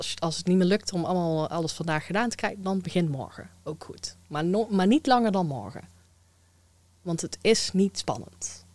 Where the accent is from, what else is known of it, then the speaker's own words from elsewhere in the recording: Eindhoven, North Brabant, Netherlands; Ik kom uit Eindhoven.